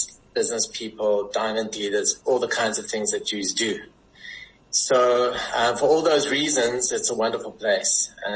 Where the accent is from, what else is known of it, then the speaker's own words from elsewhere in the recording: South Africa; now in United Arab Emirates; I say that speaking as a South African, but even our European members feel safer here than they do at home.